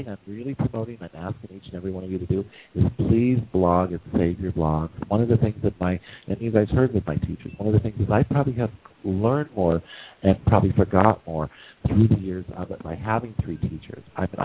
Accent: Wyoming, United States; I am from Wyoming, but I have some really good clients and I love the South. As you guys have found out, I'm in Florida.

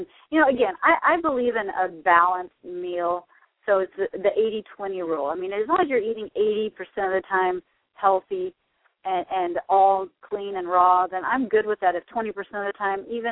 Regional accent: Texas, United States; growing up in Texas, I mean, we drank Dr. Pepper. My mom cooked everything out of the Fry Daddy.

